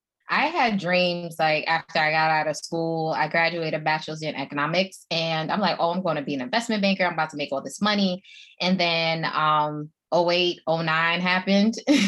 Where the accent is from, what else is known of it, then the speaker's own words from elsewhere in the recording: New York, United States; now in Texas, United States; So I'm like a New Yorker, like born and raised. And I said, you know what, let me move to Texas.